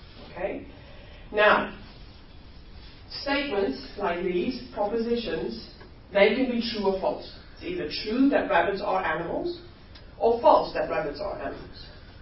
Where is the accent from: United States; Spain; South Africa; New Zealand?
South Africa; first language Afrikaans; English is a second language; the word I taught her was from my mother tongue, Afrikaans